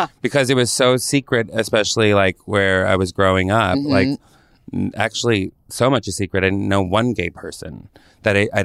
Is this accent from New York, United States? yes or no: no; Visalia, California, United States; also born or lived in San Francisco Bay Area; I'm from Visalia, California. Well, originally from San Francisco and Oakland Bay Area. And then like around 12, 13, we moved to Central California, which was a big culture shock